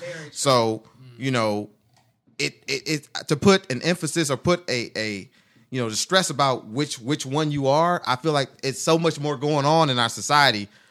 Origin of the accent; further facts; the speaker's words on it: St. Thomas, U.S. Virgin Islands; born there; I was born in St. Thomas, Virgin Islands. So I have a Caribbean, yes, West Indian background.